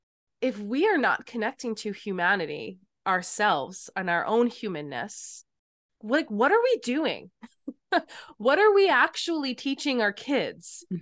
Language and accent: English; Hewlett, New York, United States; So I grew up in Hewlett. I went to Hewlet